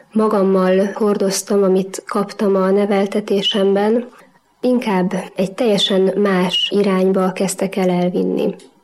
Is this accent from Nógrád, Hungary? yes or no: yes; Tar, Nógrád, Hungary; 31-2 évvel ezelőtt születtem egy kis mátraaljai településen, Taron. Az életem egy csendes, vidéki, falusi életben kezdődött.